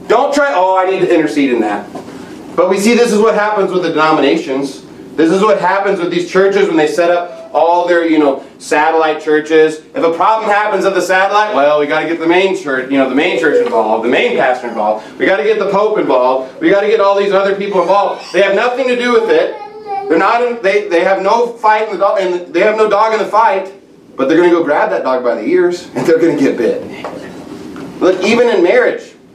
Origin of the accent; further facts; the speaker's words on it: Texas, United States; I grew up in Texas, and I was going to an independent Baptist church there.